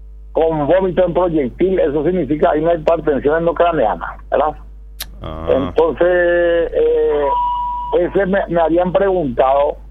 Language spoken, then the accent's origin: Spanish; Nueva Italia, Michoacán, Mexico; yo soy de acá, de Nueva Italia.